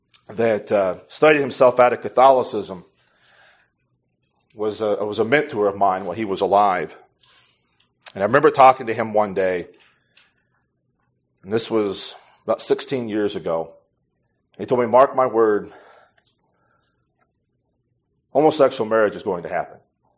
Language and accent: English; Illinois, United States; now in Iowa, United States; I grew up in Illinois and dealt with Chicago politics and the way in which Chicago did things.